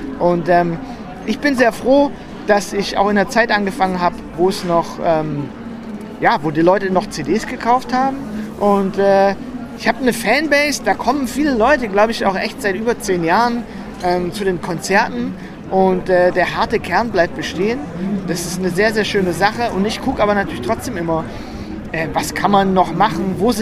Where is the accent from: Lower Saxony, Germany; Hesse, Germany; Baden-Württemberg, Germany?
Baden-Württemberg, Germany; Ludwigsburg; born there; Also ich bin geboren in Ludwigsburg, was hier in der Nähe von Stuttgart ist. Und mein Vater, der hat irgendwann mal so eine Ahnenforschung betrieben und meinte, dass es sein kann, dass wir aus Frankreich kommen.